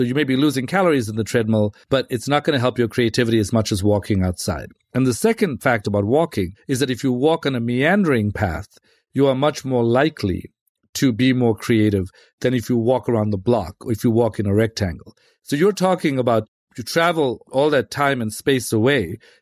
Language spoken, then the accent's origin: English; South Africa; I'm from South Africa, and I was from a pretty rough neighborhood, grew up in that neighborhood, very loving family.